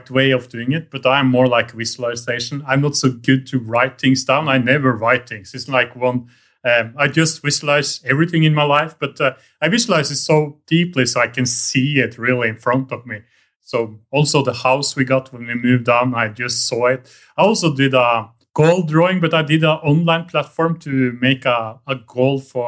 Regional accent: Norway; moved away as an adult; now in abroad; Moved there because I'm from Norway, so I was didn't feel I was fitting in the Norwegian society

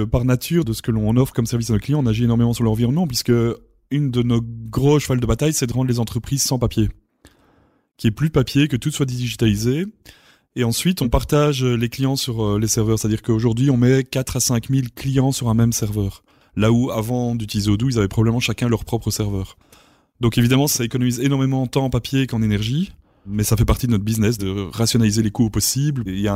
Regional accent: Belgium; Mais bah oui, je suis un bon Belge.

